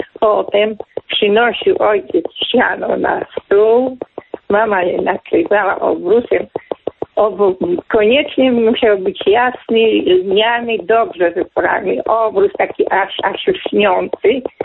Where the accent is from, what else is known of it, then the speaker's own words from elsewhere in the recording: Lublin Voivodeship, Poland; bo ja pochodzę z Lubelskiego.